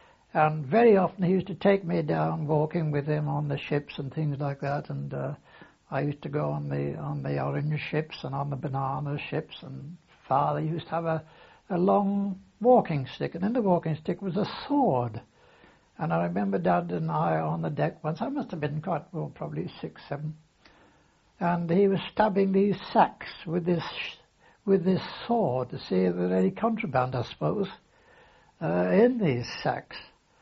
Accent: Barry, Wales, United Kingdom; born there; I was born actually in Bury in South Wales. The date was March the 4th, 1898.

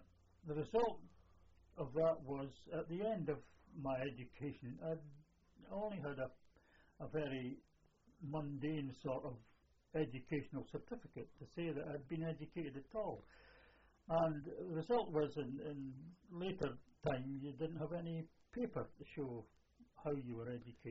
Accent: Dundee, Scotland, United Kingdom; born there; I was born in Dundee, in a sort of not a low class district, but at the time I was born, Dundee was very industrial. Jute industry, marmalade, all these things that Dundee did.

